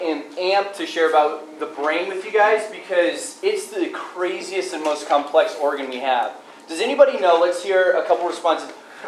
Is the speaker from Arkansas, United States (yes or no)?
no; Wyoming, United States; I just so happened to be home alone on the ranch where I grew up in Wyoming.